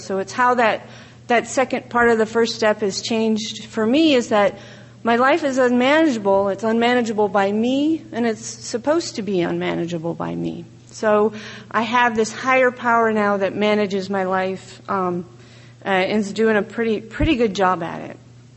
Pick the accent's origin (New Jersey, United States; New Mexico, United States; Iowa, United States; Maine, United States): Iowa, United States; You know, I grew up in Iowa, and I always wanted to be from somewhere way more exciting than that. But now I like it because I've met some other cool Iowans, and we're all cool now.